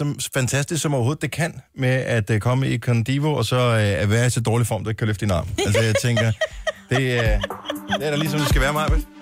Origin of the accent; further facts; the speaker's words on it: Region of Southern Denmark, Denmark; also born or lived in Esbjerg / West Jutland; Jeg er jo Fynbo, har boet der det længste stykke tid af mit liv.